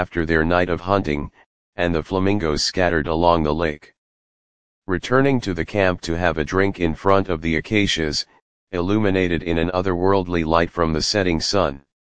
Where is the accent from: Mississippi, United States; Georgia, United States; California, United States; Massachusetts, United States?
California, United States; San Francisco; felt more welcome and included than I have felt at times in state-of-the-art high-tech buildings in my hometown in San Francisco.